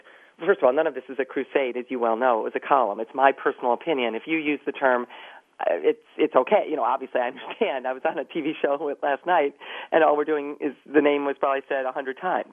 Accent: Toledo, Ohio, United States; I grew up in Toledo

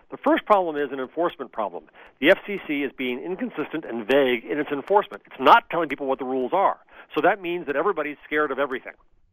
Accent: Midwest, United States; Well, I'm from the Midwest.

